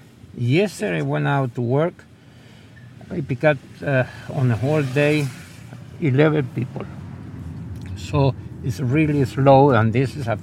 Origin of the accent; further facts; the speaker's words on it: Argentina; English is a second language; moved away; I'm originally from Argentina. I'm in this country for 47 years.